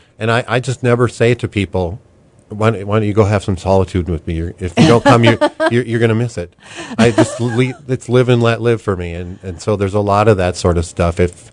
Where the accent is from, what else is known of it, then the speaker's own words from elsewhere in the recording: Detroit Lakes, Minnesota, United States; Well, I grew up in the Minnesota area in Detroit Lakes, Minnesota